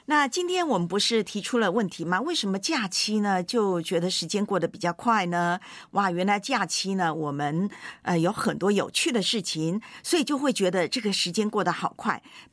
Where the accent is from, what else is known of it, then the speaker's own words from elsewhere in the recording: Taiwan; now in Hong Kong; 我活到这把年龄能够呢从我的老家台湾到香港还活得好好的